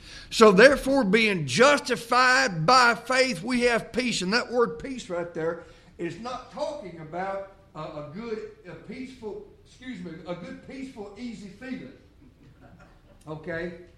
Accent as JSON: {"language": "English", "region": "Tennessee", "country": "United States", "tie": "born or raised there", "said": "I was born, raised, and lived 40 years in Tennessee. So I'm a Tennessean."}